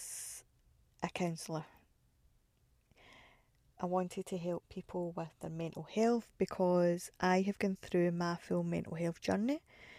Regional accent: Glasgow, Scotland, United Kingdom; Well, as you can hear, I am from Glasgow, still live in Glasgow at the minute.

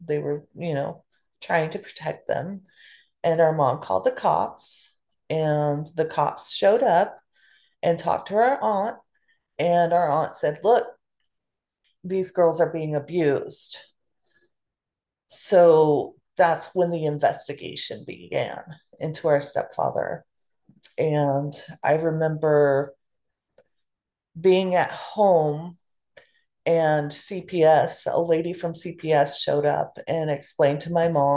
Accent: Killeen, Texas, United States; We grew up in Killeen, Texas. Our mom was a single mother when we were really little.

